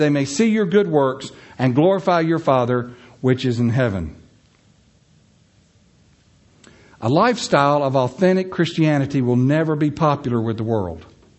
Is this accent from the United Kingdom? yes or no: no; Charlotte, North Carolina, United States; And he said to me, where are you from? I said, North Carolina. He goes, really, where? I said, Charlotte.